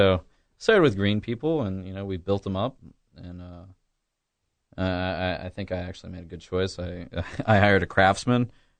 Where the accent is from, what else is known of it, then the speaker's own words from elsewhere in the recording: Staunton, Virginia, United States; now in Charlottesville, United States; At first, you know, like, I came from Stanton, and really like downtown Stanton. It's a little too small for me